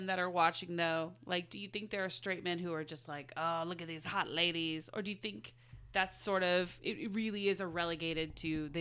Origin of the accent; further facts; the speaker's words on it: Midwest, United States; even though I'm from the Midwest.